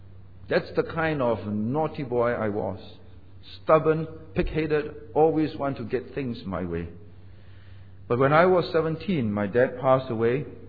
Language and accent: English; Seremban, Negeri Sembilan, Malaysia; also born or lived in Singapore; I was born in Singapore, but was brought up in Malaysia, in Seremban, Negeri Sembilan. Both my mom and dad were Hainanese, but I can't speak Hainanese